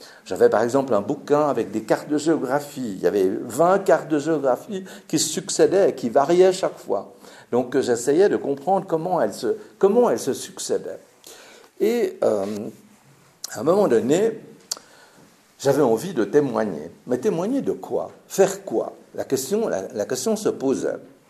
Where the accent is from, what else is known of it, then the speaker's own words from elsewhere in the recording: Geneva, Switzerland; born there; moi je suis né à Genève, je suis suisse, mon fils est né ici